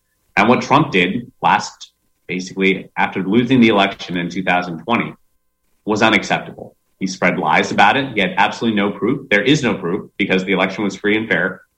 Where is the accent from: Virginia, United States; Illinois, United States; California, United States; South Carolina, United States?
California, United States; Sacramento; born there; now in Chico, United States; So sure. I was born in Sacramento. I live in Chico with my wife.